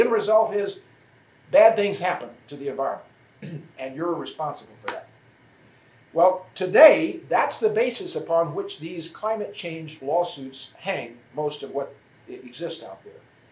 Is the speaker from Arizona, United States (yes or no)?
no; Orlando, Florida, United States; I suspect you're at least more aware than maybe they would be aware in my hometown, Orlando.